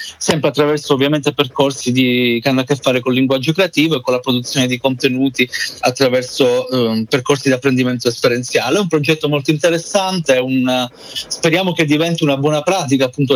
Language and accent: Italian; Calabria, Italy; Io sono calabrese